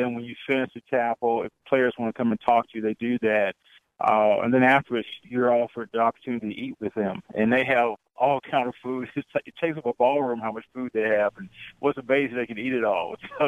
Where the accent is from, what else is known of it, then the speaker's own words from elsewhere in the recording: Winston-Salem, North Carolina, United States; Growing up in Winston-Salem, I had access to the coaches at Wake Forest.